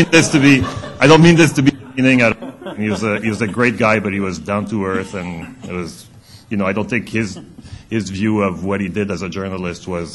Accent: Montreal, Quebec, Canada; But, you know, I'm from Montreal.

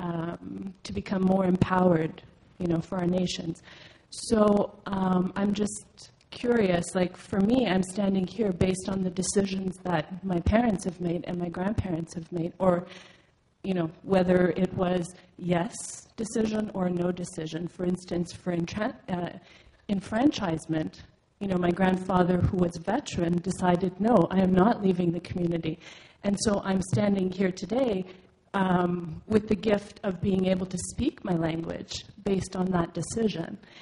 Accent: Listuguj, Quebec, Canada; I am from Listigut. I'm Mi'kmaq

